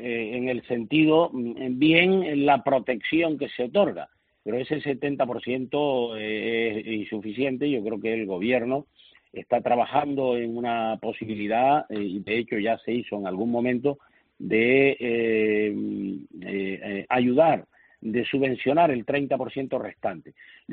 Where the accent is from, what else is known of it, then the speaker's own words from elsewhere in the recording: Canary Islands, Spain; los canarios somos españoles